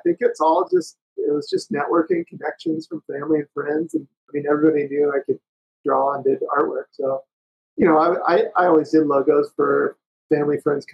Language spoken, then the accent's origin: English; Ventura, California, United States; now in Ashland, United States; I'm originally from California, Ventura, California. I've traveled around a bit, and I'm in Southern Oregon now in Ashland.